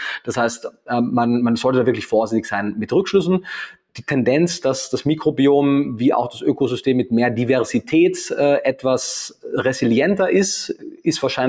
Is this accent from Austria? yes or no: yes; Austria; born there; ich bin weder Österreicher noch bin ich Veganer, sondern ich wurde in Österreich geboren